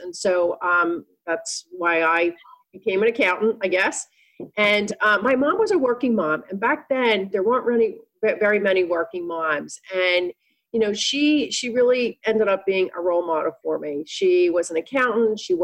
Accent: Pittsburgh, Pennsylvania, United States; I'm from Pittsburgh.

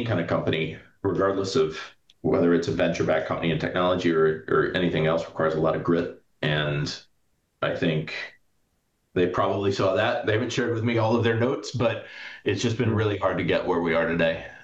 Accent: Texas, United States; Grew up in Texas, one of two older of two.

